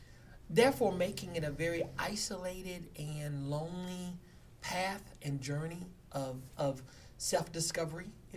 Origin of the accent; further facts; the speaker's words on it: Boomer, North Carolina, United States; also born or lived in Lenore; I was born in Lenore, North Carolina. Actually, that is where I was born. I am from Boomer, North Carolina, which is in Wilkes County.